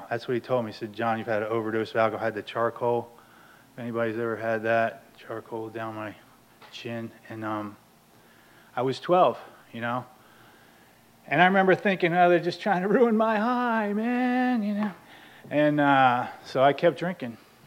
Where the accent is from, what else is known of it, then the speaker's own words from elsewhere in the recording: Baltimore, Maryland, United States; I grew up in Baltimore, Maryland, in a family of drinkers.